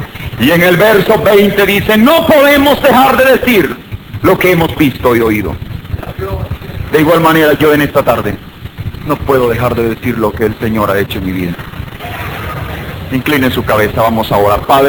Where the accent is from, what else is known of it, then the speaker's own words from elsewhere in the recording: Ciudad Barrios, San Miguel, El Salvador; Soy originario de Ciudad Barrios, en el departamento de San Miguel, en la zona oriental de nuestro país.